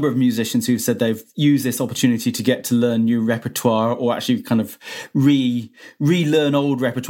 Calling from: Cheltenham, South West England, United Kingdom; I'm calling from Cheltenham.

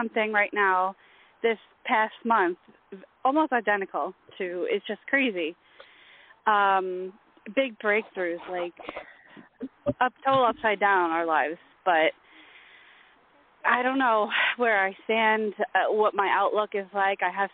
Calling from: New York, United States; from New York.

